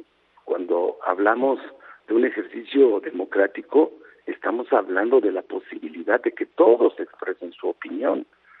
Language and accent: Spanish; Mexico; sin un reconocimiento como ciudadano, como mexicano, es un gran presidente